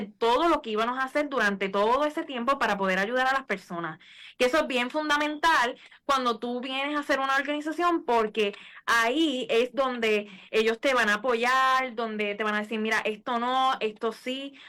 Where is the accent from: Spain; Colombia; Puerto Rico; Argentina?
Puerto Rico; Y se nos hace, como buen puertorriqueño, un arroz con pollo.